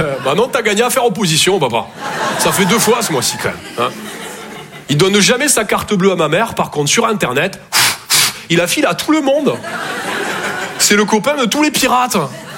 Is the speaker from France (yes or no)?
yes; Toulouse, Occitanie, France; accent: Toulouse; Je viens de Toulouse à la base. Ouais, ça s'entend un peu. Ouais. Bah, mon accent, c'est vraiment comme mon sexe. Je sors que quand je suis en confiance.